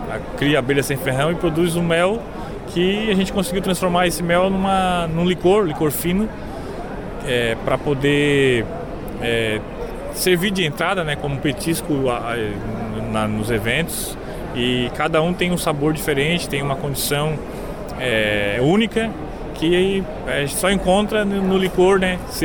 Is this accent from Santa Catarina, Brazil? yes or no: yes; Santa Catarina, Brazil; A gente é de Sara, exatamente, capital catarinense do mel, por coincidência.